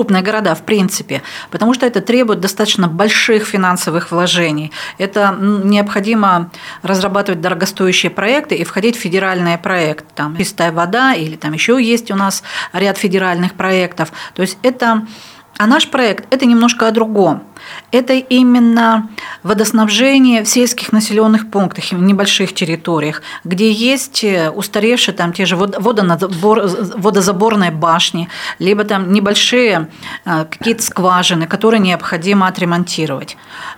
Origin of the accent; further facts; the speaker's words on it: Chaykovsky, Perm Krai, Russia; Я родом из Чайковского.